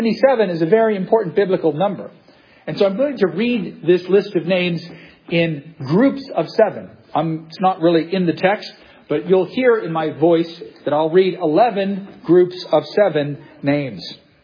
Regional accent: California, United States; moved away as an adult; now in Virginia, United States; I moved to Washington, D.C. about 20 years ago, and I'm not from D.C. I'm from the West Coast. I grew up in California.

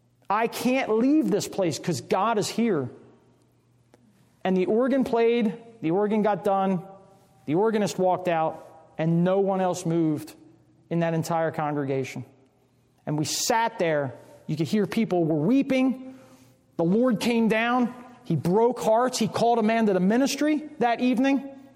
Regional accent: the South, United States; I don't know what it's like here, but I come from the South.

